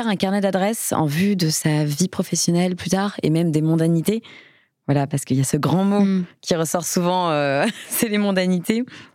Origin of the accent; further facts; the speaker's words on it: Paris, Île-de-France, France; lorsqu'on est parisien, enfin moi c'est mon cas, donc je prends mon cas comme référence. En général, on est tous dans le même quartier, enfin on n'envoie pas un enfant très loin.